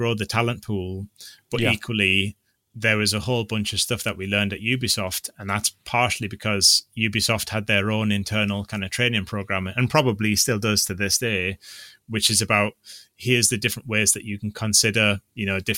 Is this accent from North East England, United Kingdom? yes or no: yes; North East England, United Kingdom; As I said, I'm from the Northeast, so it was pretty local.